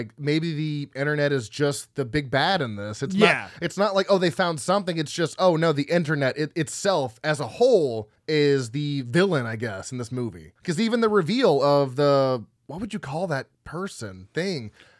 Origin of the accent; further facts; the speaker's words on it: United States; I'm an American. I don't have Japanese heritage.